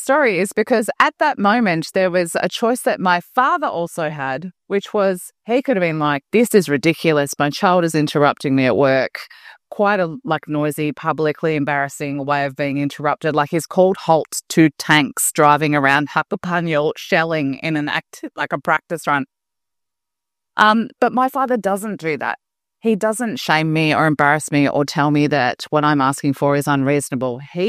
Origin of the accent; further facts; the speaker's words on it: Geelong, Victoria, Australia; I'm from Geelong and I'm the daughter of an army sergeant and a CEO.